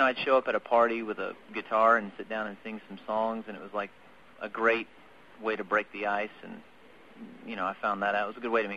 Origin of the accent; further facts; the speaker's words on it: Texas, United States; I grew up in Texas, actually, for 10 years of my life